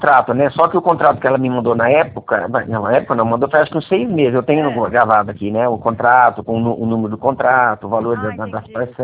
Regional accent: Presidente Prudente, São Paulo, Brazil; E eu sou aqui de Prudente.

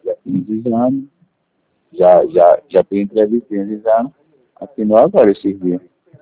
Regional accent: Natal, Rio Grande do Norte, Brazil; now in Guarujá, Brazil; Eu sou de Natal, né? Rio Grande do Norte.

